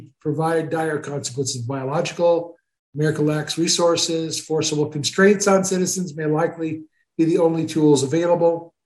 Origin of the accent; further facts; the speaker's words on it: England, United Kingdom; I'm English.